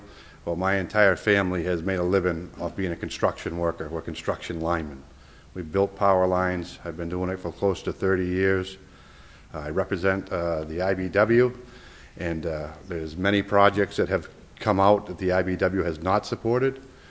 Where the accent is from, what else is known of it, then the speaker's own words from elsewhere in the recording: Nottingham, New Hampshire, United States; I'm from Nottingham, New Hampshire, and I was born and raised in the state of New Hampshire.